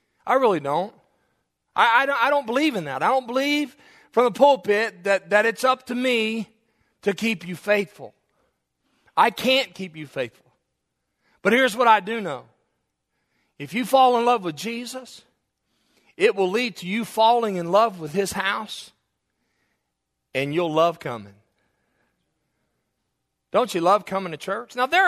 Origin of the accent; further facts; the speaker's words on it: the South, United States; why that blessed me so much was because I'm from the South.